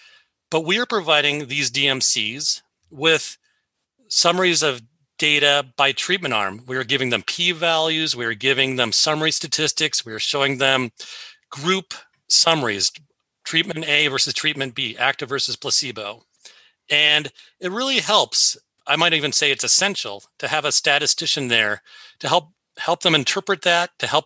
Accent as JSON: {"language": "English", "town": "Seattle", "region": "Washington", "country": "United States", "tie": "born or raised there", "said": "Well, I was raised here in Seattle, and I never left."}